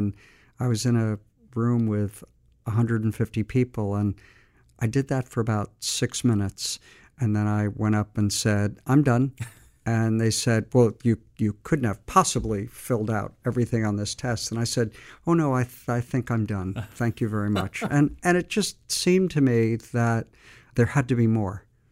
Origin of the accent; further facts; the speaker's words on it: Montclair, New Jersey, United States; I was born and raised in Montclair, New Jersey. And my dad was a salesman for H.J. Heinz Company.